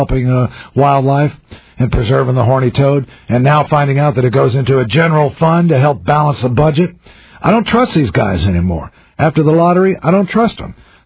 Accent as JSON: {"language": "English", "town": "Houston", "region": "Texas", "country": "United States", "tie": "born or raised there", "also_born_or_lived": "Austin", "lives_now": "Kerrville, United States", "said": "Kerrville, Texas, where I live now. I grew up in Houston and Austin, and I I'm the oldest living Jew in Texas who doesn't own any real estate."}